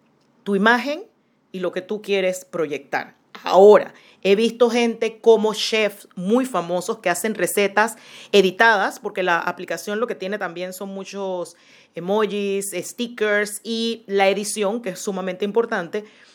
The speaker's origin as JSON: {"language": "Spanish", "country": "Panama", "said": "en mi país, en Panamá, vimos algunas personas en puestos públicos"}